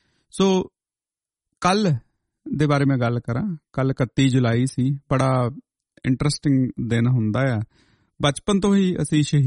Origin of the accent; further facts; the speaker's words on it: Punjab, India; ਕਿਉਂਕਿ ਸਾਡੇ ਪੰਜਾਬ ਦੇ ਵਿੱਚ ਜਿੱਥੇ ਅਸੀਂ ਜੰਮੇ ਪਲੇ ਹਾਂ ਨਾ, ਮੈਨੂੰ ਨਹੀਂ ਲੱਗਦਾ, ਮਤਲਬ ਉੱਥੇ ਲੱਖਾਂ ਹੀ ਸ਼ਹੀਦ ਹੋਣਗੇ